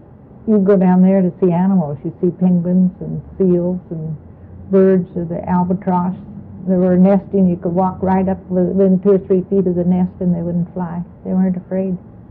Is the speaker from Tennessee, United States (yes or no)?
no; Seattle, Washington, United States; I was born and raised in Seattle, but those friends have scattered now